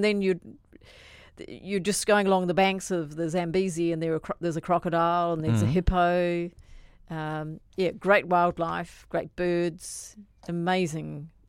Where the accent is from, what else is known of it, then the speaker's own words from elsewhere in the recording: Australia; it's US dollars for us Australians.